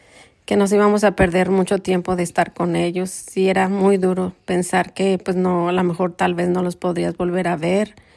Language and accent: Spanish; Mexico; moved away as an adult; now in United States; tengo 59 años y soy de México.